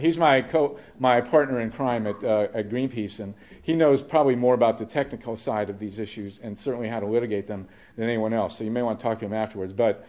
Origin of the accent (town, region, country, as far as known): Ohio, United States; born or raised there